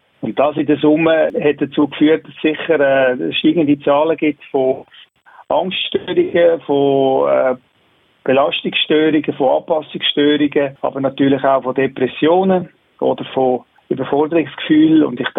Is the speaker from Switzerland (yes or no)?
yes; Bern, Switzerland; Ich komme aus Bern, bin Psychologe und habe eine Praxis in Bern